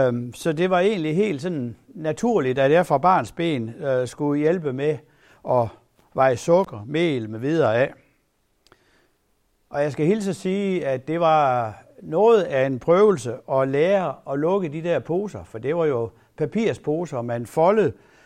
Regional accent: Kjellerup, Central Denmark Region, Denmark; born there; I 1947, der blev jeg født på Kællerup sygehus.

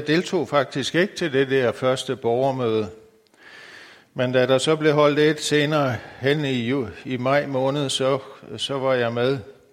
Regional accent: Græsted, Capital Region of Denmark, Denmark; jeg er vokset op på Nordsjælland i Græsted og har trådt min barnesko der. En ud af 6 søskende, nummer 4 i rækken

